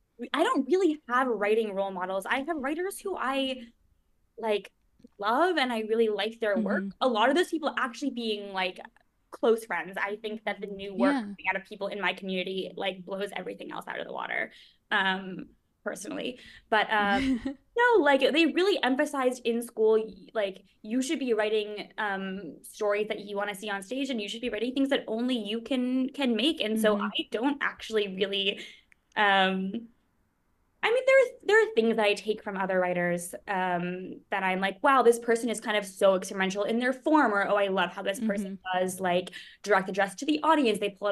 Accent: California, United States; now in New York City, United States; I'm from California originally. Okay, but I moved here for school and like never left and never will leave. So it'll be 10 years this year.

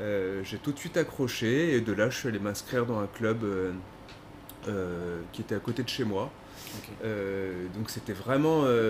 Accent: Lyon, Auvergne-Rhône-Alpes, France; moi je suis de Lyon et j'ai grandi dans une petite ville qui est en banlieue lyonnaise.

